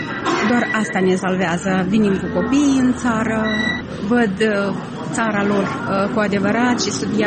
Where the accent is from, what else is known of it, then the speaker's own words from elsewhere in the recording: Transnistria, Moldova; Pentru că acolo, în stânga Nistrului, avem de suferit foarte mult. Simplu fapt că suntem români.